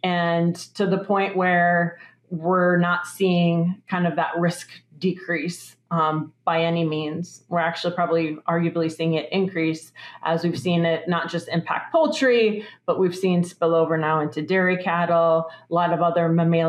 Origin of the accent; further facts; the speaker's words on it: Minnesota, United States; We're still having issues in turkey flocks in the upper Midwest, my home state of Minnesota, for example.